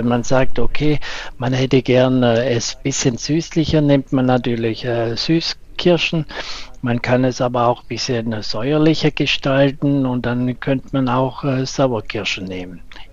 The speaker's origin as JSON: {"language": "German", "town": "Göppingen", "region": "Baden-Württemberg", "country": "Germany", "lives_now": "Bremen, Germany", "said": "Also ich komme aus Göppingen und bin aber seit circa 30 Jahren in fast ganz Deutschland mal unterwegs gewesen. Und zum Schluss hat es mich jetzt nach Bremen gezogen."}